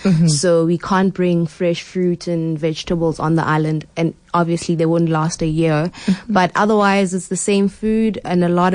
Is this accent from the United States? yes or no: no; Middelburg, Mpumalanga, South Africa; I grew up in Middelburg. If you know it, you know it's a mining area